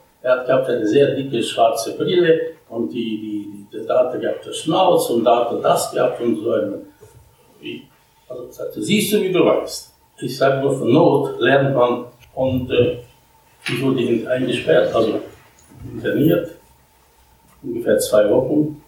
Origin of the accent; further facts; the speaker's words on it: Bratislava, Bratislava Region, Slovakia; German is a second language; in Bratislava, also Pressburg, dort, wo ich meine Heimat stand.